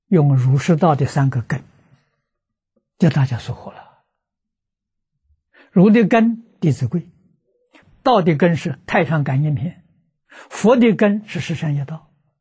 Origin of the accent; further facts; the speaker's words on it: China; 我们中国人从满清亡国之后，到现在这一个世纪一百年